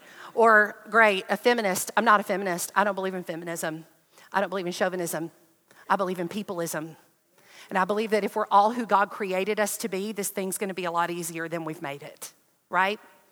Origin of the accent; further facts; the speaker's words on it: Alabama, United States; I said this in all the other services, that I am from North Alabama. Southerners are brilliant.